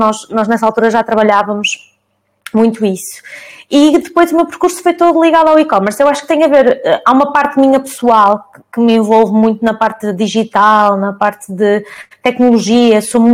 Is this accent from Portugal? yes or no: yes; Portugal; moved away; E passado uns anos saí de Portugal, está a fazer agora 10 anos que eu saí de Portugal, mas regressei passado um ano por questões pessoais.